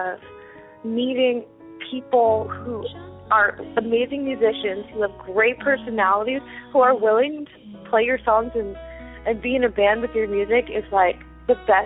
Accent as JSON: {"language": "English", "region": "California", "country": "United States", "said": "Like, I'm from the Bay Area, but I went to college."}